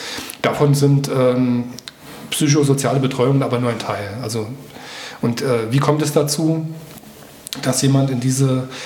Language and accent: German; Homburg, Saarland, Germany; Ich komme auch aus dem Saar-Pfalz-Kreis, aus Homburg-Einöd.